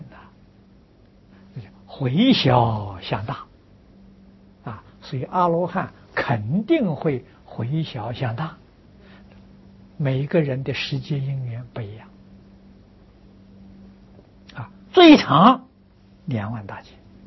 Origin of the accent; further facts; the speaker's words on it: China; 我们中国人常讲的玉皇大帝呀